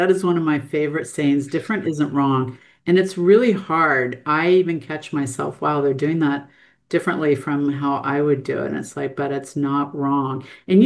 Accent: United States; moved away as an adult; now in Australia; It's me being American in Australia.

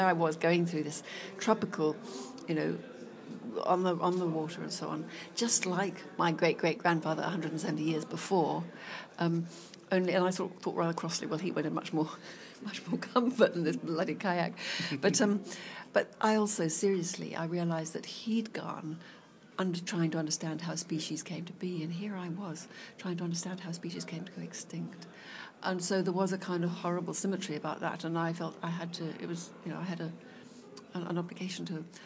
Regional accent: London, United Kingdom; born there; I was born in London, in an attic in Wimpole Street.

